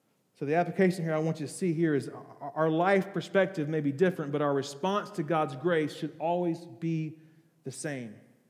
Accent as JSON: {"language": "English", "country": "United States", "tie": "born or raised there", "said": "well, I grew up in America and we're all Christian, aren't we?"}